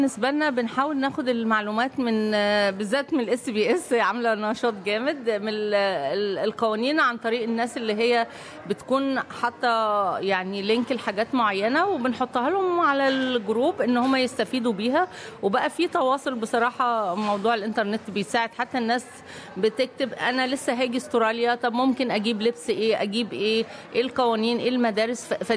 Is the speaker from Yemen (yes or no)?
no; Egypt